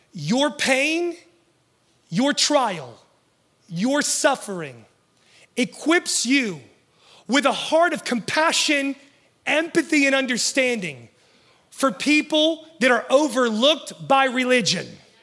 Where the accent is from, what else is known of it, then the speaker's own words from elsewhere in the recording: West Virginia, United States; I'm from West Virginia. There were hills there, and they made us run sprints up and down the hills with all the stuff on us.